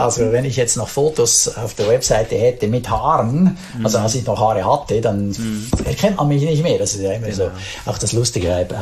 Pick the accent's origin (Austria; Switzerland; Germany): Switzerland; man fühlt sich dann als Schweizer dann manchmal so ein bisschen vor den Kopf gestoßen.